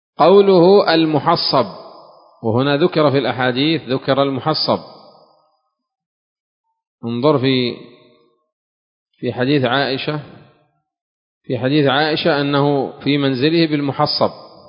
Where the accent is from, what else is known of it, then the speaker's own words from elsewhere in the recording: Yemen; لو كان عندنا في اليمن كان قد نبشوه وعملوا الزفلت فوقه.